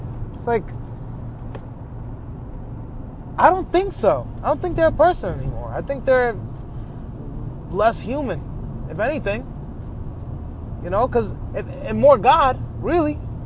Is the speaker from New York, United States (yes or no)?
yes; New York, United States; I'm a pretty private guy. I'm from New York. Have siblings, three brothers, three sisters.